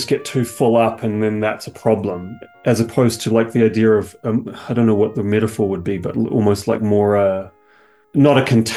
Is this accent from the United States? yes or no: no; New Zealand; accent: New Zealand; now in Canada; Because if I'm in Canada, my New Zealand accent kind of disappears. If I talk to my parents, it comes back.